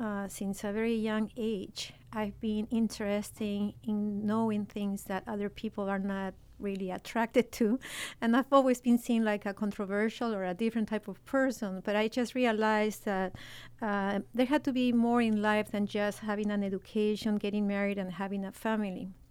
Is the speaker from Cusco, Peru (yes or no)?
no; Lima, Peru; I was born and raised in Lima in the coast of Peru. And my family has always been involved in medicine, in health, and in doing humanitarian work.